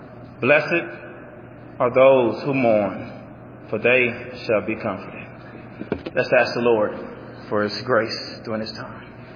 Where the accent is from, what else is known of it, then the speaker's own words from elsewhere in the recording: Arkansas, United States; I'm from Arkansas, I like to fish.